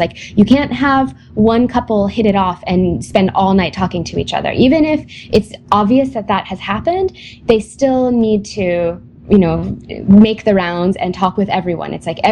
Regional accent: United States; Yeah, definitely the first couple of guys that I dated, it seemed like I was the one who kind of made the first move

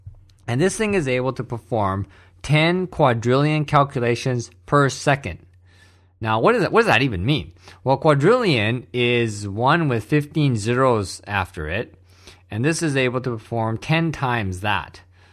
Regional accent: Canada; I was living in Germany for a while and wasn't really digging that too much. So I went back to my home country of Canada

